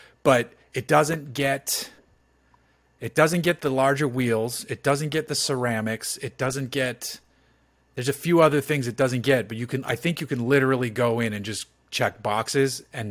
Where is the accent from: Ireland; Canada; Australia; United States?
Ireland; Yeah, no, I'll get burned. I'm Irish.